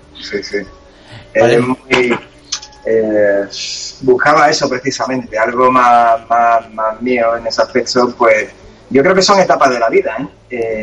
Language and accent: Spanish; Cádiz, Andalusia, Spain; mis primeras horas de vida en Cádiz, de la Caleta. Soy de la Caleta, nací en un hospital que se llama Hospital de Mora.